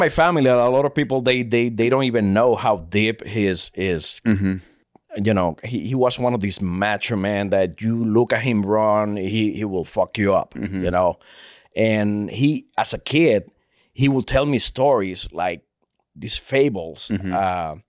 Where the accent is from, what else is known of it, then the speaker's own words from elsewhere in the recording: Puerto Rico; I was born and raised in Puerto Rico.